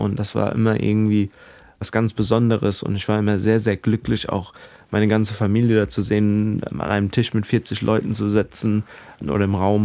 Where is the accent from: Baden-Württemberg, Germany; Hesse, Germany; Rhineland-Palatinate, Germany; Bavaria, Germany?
Rhineland-Palatinate, Germany; Mainz; also born or lived in India / Dubai; Ich bin mit 16 nach Mainz zurückgekommen, habe dort mein Abitur im Frauenlob-Gymnasium gemacht